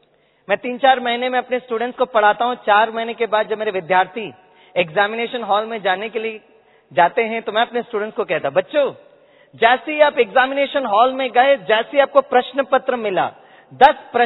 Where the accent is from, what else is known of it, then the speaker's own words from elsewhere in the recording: Mumbai, Maharashtra, India; हम मुंबई से आए हुए हैं, मुंबई के लोगों का एक संस्कार है रिटर्न टिकट बुक करने का